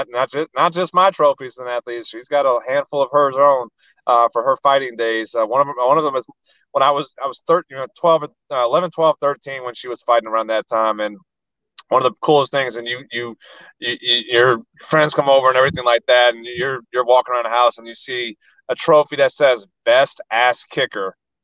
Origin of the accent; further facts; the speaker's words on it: New Orleans, Louisiana, United States; They run gyms in my hometown around New Orleans.